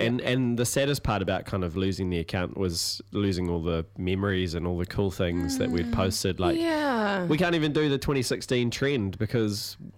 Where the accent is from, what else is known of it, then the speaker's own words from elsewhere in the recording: Palmerston North, Manawatū-Whanganui, New Zealand; I grew up in Palmy, so not very accessible from Palmy, but very accessible from Auckland.